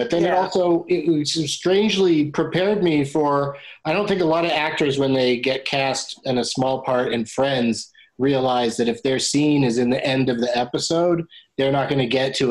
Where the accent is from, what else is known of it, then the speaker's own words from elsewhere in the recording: San Diego, California, United States; my high school and stuff would have bus trips up to LA because I grew up in San Diego.